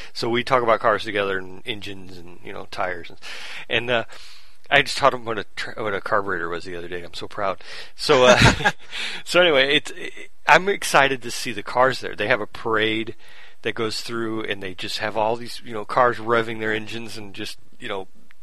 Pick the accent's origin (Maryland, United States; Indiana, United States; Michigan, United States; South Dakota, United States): Indiana, United States; Hammond; And I grew up in Hammond, Indiana, right next to Gary.